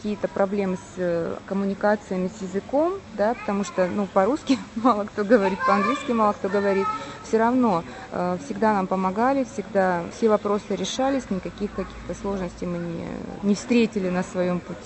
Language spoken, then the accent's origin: Russian; Russia; я из России. Я занимаюсь тем, что перевожу и издаю книги там, в России.